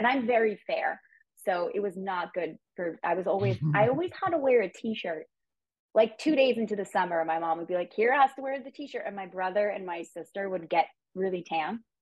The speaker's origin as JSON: {"language": "English", "region": "Rhode Island", "country": "United States", "tie": "born or raised there", "said": "I was born and raised in Rhode Island. I wanted to say in a small town of Rhode Island, but Rhode Island is already such a small state."}